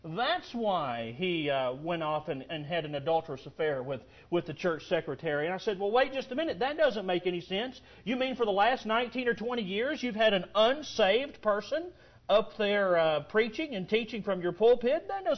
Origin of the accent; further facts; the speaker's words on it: Arkansas, United States; I remember that a few years back in my hometown down in Arkansas where I grew up.